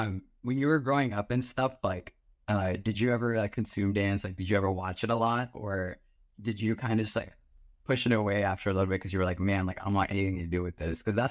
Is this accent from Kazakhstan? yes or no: no; Kerala, India; now in United States; which again, like growing up in Kerala, like I don't ever remember having access to anything like this.